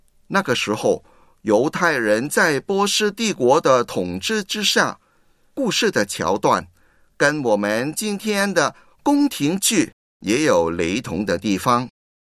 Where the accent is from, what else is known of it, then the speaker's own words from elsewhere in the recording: China; 我们中国人有很多节日，上个月我们就刚刚过了端午节